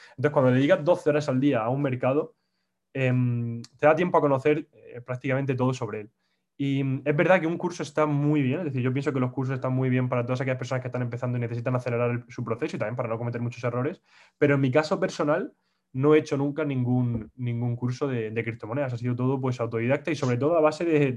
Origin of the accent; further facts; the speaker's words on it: Murcia, Region of Murcia, Spain; now in Madrid, Spain; yo soy un chico de Murcia que vive actualmente en Madrid